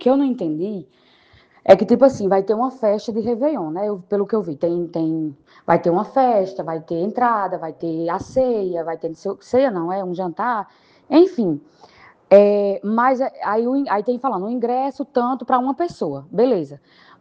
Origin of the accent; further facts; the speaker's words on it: Alta Floresta, Mato Grosso, Brazil; Eu não sou daí de Sinop, eu sou de Alta Floresta.